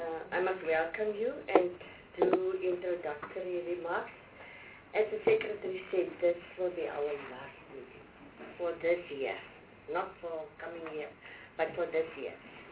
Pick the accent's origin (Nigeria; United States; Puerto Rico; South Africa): South Africa; Northern Cape; I hail from the Northern Cape